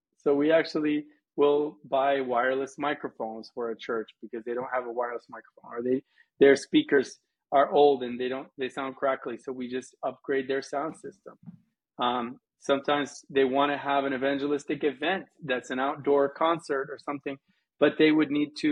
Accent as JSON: {"language": "English", "region": "Colorado", "country": "United States", "tie": "born or raised there", "said": "I'm half American, half Lebanese, but I grew up as a Westerner. I mean, I grew up in Colorado, mm-hmm. not speaking Arabic."}